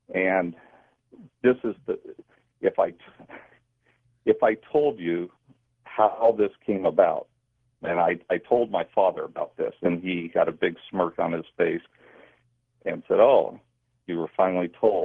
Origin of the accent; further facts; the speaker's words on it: Tucson, Arizona, United States; born there; I was born in Tucson, Arizona.